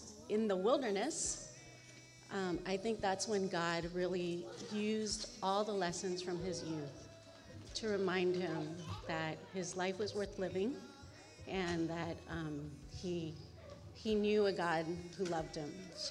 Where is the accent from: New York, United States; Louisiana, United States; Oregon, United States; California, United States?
California, United States; we come from Northern California.